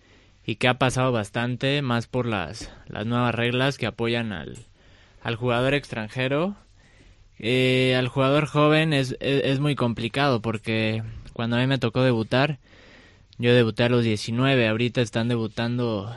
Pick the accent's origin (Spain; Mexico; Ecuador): Mexico; Nosotros como mexicanos pedimos resultados a la selección